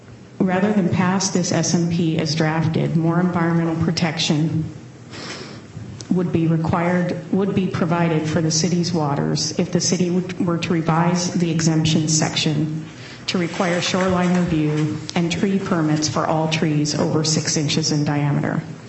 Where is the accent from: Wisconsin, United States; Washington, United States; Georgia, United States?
Washington, United States; Black Diamond; now in Bellevue, United States; I live in Bellevue, and I grew up in Black Diamond.